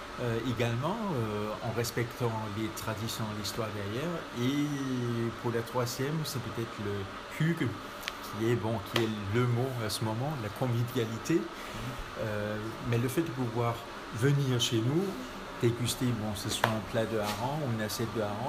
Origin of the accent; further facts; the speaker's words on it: Denmark; moi, avec oui, mon enfance, ma jeunesse au Danemark, et sinon avec la culture de là-bas